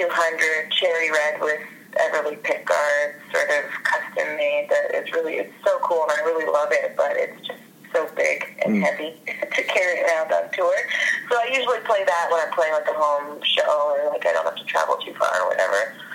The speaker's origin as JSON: {"language": "English", "country": "Canada", "lives_now": "United States", "said": "but we are both Canadian, and we met in Franklin, Tennessee."}